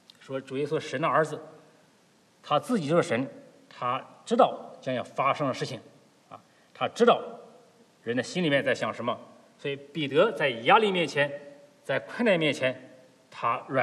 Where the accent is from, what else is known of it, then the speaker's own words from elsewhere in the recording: China; 有点像我们中国人的习惯哈